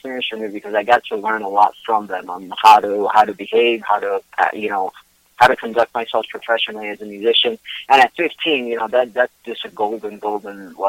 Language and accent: English; Puerto Rico; I'm originally from Puerto Rico, but I've lived in and out of Puerto Rico all my life. And I was calculating the other day that more than half my life I spent away from Puerto Rico, and I'm 55, so that's a gigantic portion.